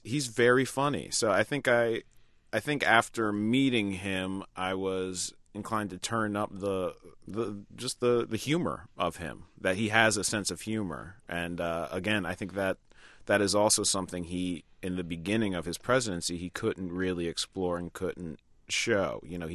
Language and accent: English; New York, United States; Keegan's from Detroit, and I'm from New York.